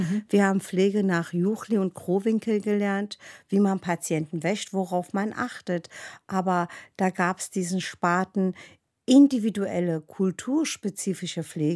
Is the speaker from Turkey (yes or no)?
yes; Sivas, Turkey; Doch, ich erinnere mich auch an meine Kindheit bei uns im Dorf.